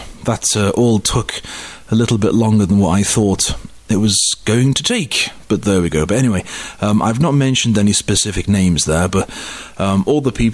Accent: Liverpool, North West England, United Kingdom; I'm from Liverpool, so I'm no stranger to the place at all.

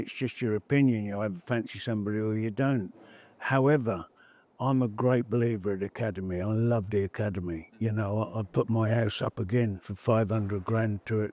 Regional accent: Bedford, East of England, United Kingdom; Because I come from Bedford, I came down when I was at Birmingham and played a game

